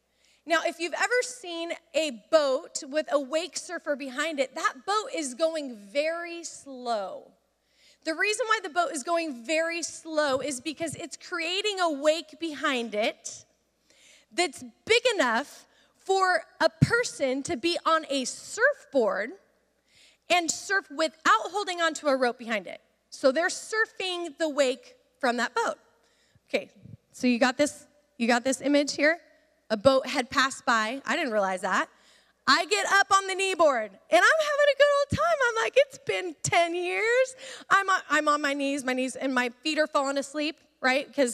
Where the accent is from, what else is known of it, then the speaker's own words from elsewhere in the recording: Pacific Northwest, United States; Well, my family and I grew up in the Northwest, and growing up in the Northwest, during the winter, we were skiing on the mountains.